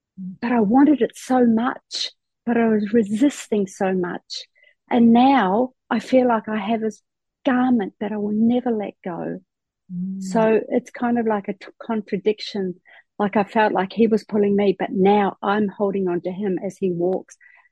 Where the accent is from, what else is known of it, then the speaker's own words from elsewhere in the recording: New Zealand; now in Australia; I'm actually from New Zealand, and I was brought up in a household where we never spoke politics or religion, ever.